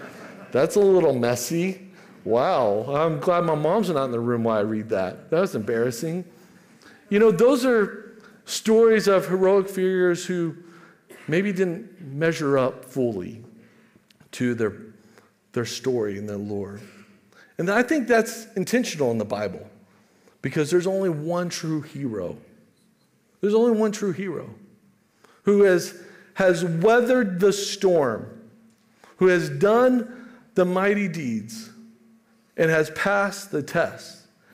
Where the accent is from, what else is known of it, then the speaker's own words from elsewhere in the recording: Texas, United States; You know, I grew up in Texas, so the material for my life was these heroic stories.